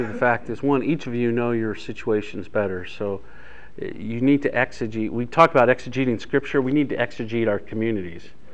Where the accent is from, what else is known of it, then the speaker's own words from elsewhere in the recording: Dayton, Ohio, United States; I grew up in Dayton, Ohio with the Big Red Machine